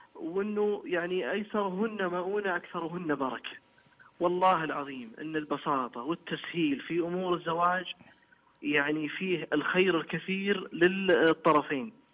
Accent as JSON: {"language": "Arabic", "country": "Saudi Arabia", "said": "نسبة العنوسة عندنا بالسعودية"}